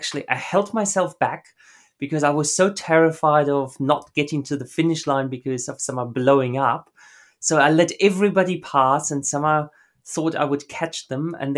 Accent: Germany; English is a second language; moved away; also born or lived in Japan; I'm not even English speaking originally. So, born and raised in Germany, and then lived all over the world. So that's where different accents came from. Went to boarding school for a year in Scotland. Lived in Japan for a while. Worked in Russia for a while, and now my home is Melbourne in Australia.

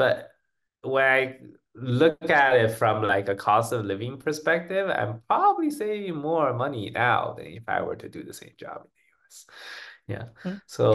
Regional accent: San Diego, California, United States; Like, I'm from San Diego, and there are a lot of Hispanics, right?

